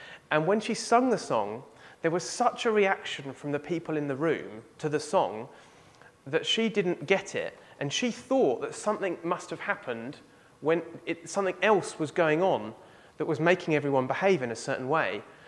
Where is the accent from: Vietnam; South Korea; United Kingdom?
United Kingdom; East of England; born there; I was born in Essex and I now live in Norfolk. I've gone from mildly sloping to completely flat.